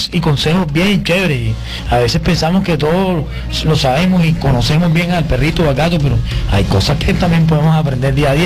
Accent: Cartagena, Bolívar, Colombia; el centro histórico de Cartagena de Indias, mi ciudad.

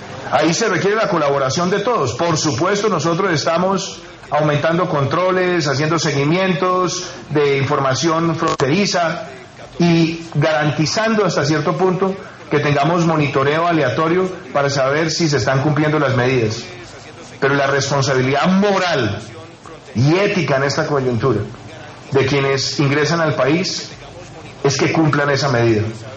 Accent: Colombia; ese artículo que nos define a nosotros como colombianos

